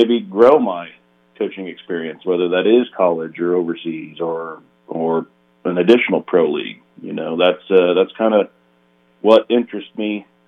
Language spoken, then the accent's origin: English; Hagerstown, Indiana, United States; From Hagerstown, Indiana, which is this really small town between Richmond and Newcastle.